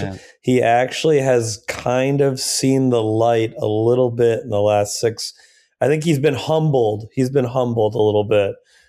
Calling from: Brooklyn, New York, United States; I live in Brooklyn. I'm from Brooklyn right now. Yeah. I'm zooming in from Bed-Stuy, Brooklyn.

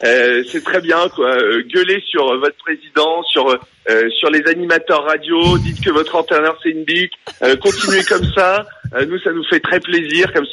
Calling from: Hauts-de-France, France; Je viens du Nord, je suis dans le Nord.

